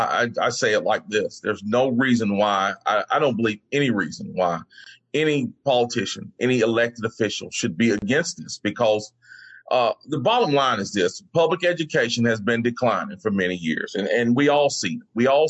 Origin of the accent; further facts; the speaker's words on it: Greensboro, North Carolina, United States; My hometown, Greensboro, has recently been ranked as the number 10th most dangerous city to live in the United States.